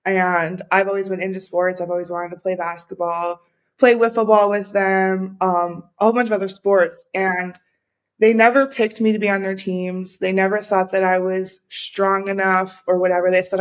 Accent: United States; And growing up in America, that's where I'm from, we have Title IX.

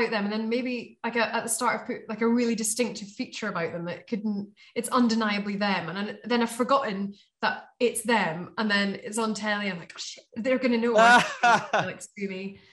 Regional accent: Scotland, United Kingdom; Oh, I felt like the underdog, because I was from the Borders and had to travel for miles.

